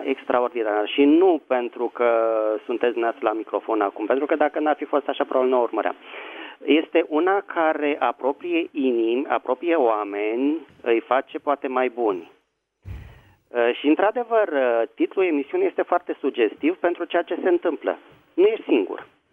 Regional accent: Bucharest, Romania; sunt din București.

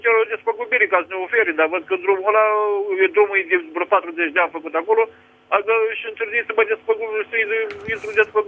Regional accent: Bacău, Bacău County, Romania; sunt din Bacău.

